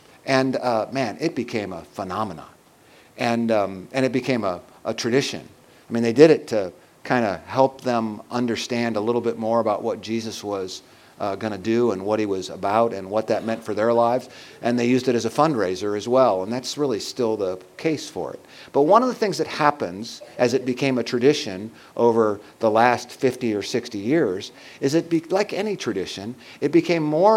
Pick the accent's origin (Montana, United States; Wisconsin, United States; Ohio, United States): Ohio, United States; Okay, we came from Ohio, Midwest, tons of people who grew up in a Catholic environment